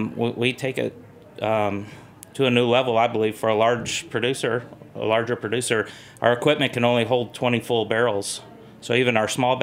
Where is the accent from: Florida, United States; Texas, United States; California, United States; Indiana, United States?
Indiana, United States; now in Louisville, United States; I'm from Northern Indiana. I had a friend that had moved down to Louisville